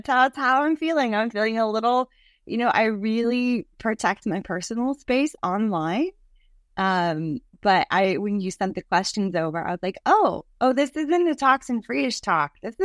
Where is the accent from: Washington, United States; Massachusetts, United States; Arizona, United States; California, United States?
Arizona, United States; I'm an Arizona girl. I grew up in Arizona. I'm a lizard. I like the dry heat. This is the part of living in Virginia I'm not a big fan of.